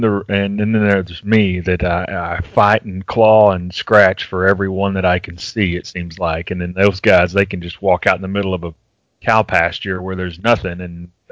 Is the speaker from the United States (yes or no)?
yes; Oklahoma, United States; now in Arkansas, United States; I live in northwest Arkansas. I am 13 miles from the Oklahoma border. That's to my west, and I actually grew up in Oklahoma. I only live an hour from where I grew up, so.